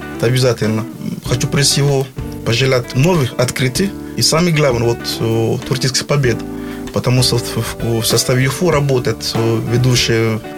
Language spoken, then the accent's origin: Russian; Mali; Russian is a second language; now in Russia; я из Мали, и у нас жарко, скажем так, очень жарко.